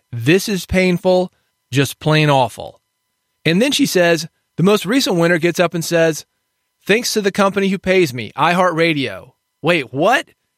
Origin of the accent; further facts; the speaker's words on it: Nashville, Tennessee, United States; as a kid growing up in Nashville, Atlanta, that's just 4 hours from Nashville.